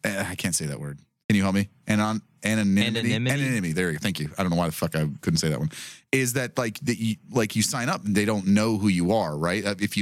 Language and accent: English; Indiana, United States; I mean, I grew up in Indiana, but like, I just like.